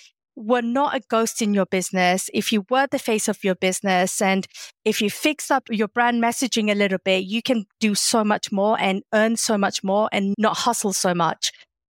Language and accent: English; London, United Kingdom; now in Massachusetts, United States; Hearing about my accent, I'm not American. I'm originally from London in the UK. And back before I moved to Massachusetts, which is where I am now, I used to be a diplomat consultant.